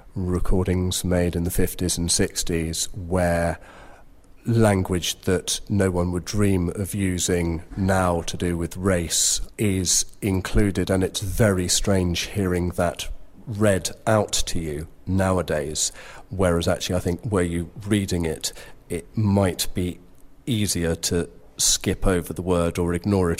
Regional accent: United Kingdom; Oh, believe you me, as a Brit trying to read that book in print form back in 1992 or whatever it was

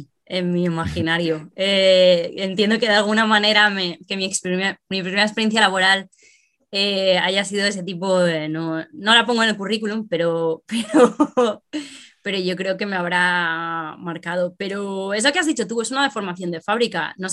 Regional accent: Spain; moved away as an adult; yo crecí en provincias, en España hay esta cosa de las provincias, ¿no? Como, tú tienes siempre la sensación como de que el mundo tiene lugar en otros sitios y tú eres de provincias. Entonces yo cumplí 18 y quería irme.

